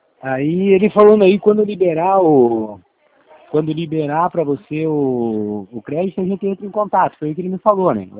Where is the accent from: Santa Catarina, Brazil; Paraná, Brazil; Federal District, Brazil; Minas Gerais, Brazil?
Paraná, Brazil; Eu sou do Paraná, eu trabalho no estado do Paraná.